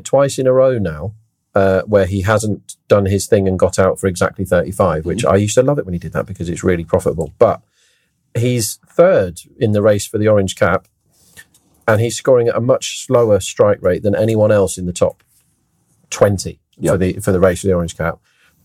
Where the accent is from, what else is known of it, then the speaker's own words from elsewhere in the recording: England, United Kingdom; I hope so, as an Englishman.